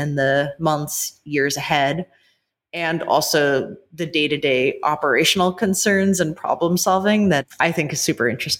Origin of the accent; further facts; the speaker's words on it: New York, United States; When I was a kid growing up in New York, I had never heard of, let alone been to Governor's Island.